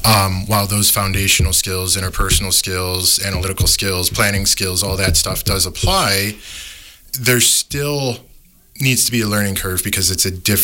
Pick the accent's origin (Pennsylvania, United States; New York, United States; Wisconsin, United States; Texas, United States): Wisconsin, United States; Watertown; Well, I was born and raised in Watertown, in between Madison and Milwaukee by Johnson Creek. Graduated high school there in 2000.